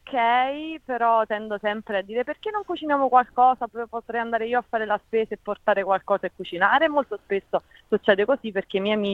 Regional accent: Salerno, Campania, Italy; E poi vabbè, essendo salernitana adoro cucinare

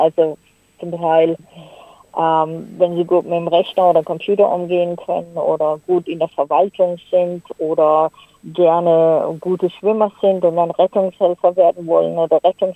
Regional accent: Häusern, Baden-Württemberg, Germany; now in Australia; Ich komme aus dem Schwarzwald und zwar einem kleinen Dorf, das heißt Häusern. Das hat wohl auch nur 1.000, vielleicht 1.500 Einwohner, vielleicht sind es jetzt schon mehr. Aber ja, halt ein kleines Dorf mitten im Hochschwarzwald.

